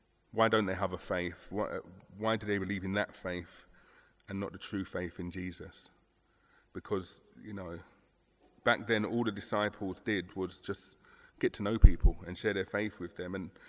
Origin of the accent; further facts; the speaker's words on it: London, United Kingdom; I'm not from North London myself. I hail from South London, from the safer side of London in West Norwood. I did a stint in Thornton Heath and Croydon and then landed in North London via Bedford.